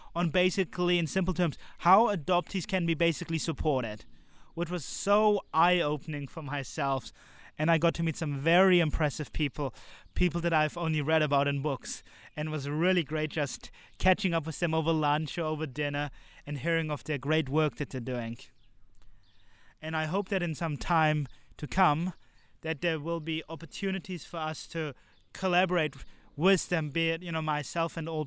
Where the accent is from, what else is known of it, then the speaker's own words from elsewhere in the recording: Transylvania, Romania; where Romania formed their constitution in my hometown region in Transylvania.